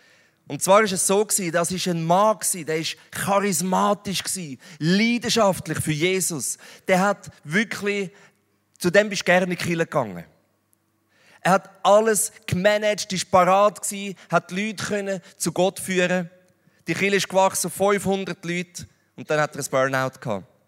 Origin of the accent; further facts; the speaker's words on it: Switzerland; in dem sind wir Schweizer eigentlich tendenziell sehr gut, nämlich im die perfekte Welt mimen.